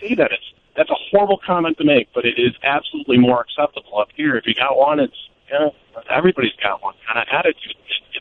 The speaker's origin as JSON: {"language": "English", "town": "Naperville", "region": "Illinois", "country": "United States", "tie": "born or raised there", "lives_now": "Milwaukee, United States", "said": "met a girl up here and moved up to Milwaukee. And the culture up here is much different than where I grew up in Naperville, Illinois, to say the least."}